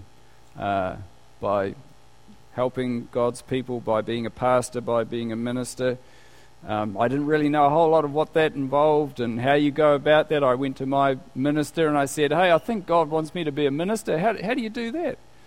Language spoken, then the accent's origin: English; Gisborne, New Zealand; Gisborne's my hometown